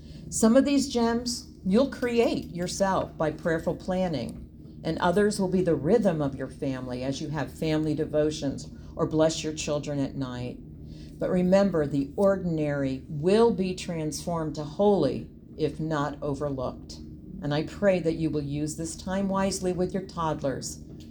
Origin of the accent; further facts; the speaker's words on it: Virginia, United States; We're from Virginia. You know, Virginia is for lovers.